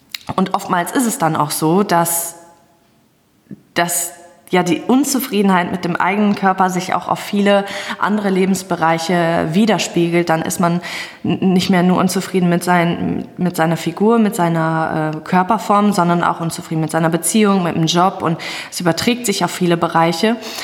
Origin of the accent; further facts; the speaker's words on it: Hagen, North Rhine-Westphalia, Germany; ich komme aus Hagen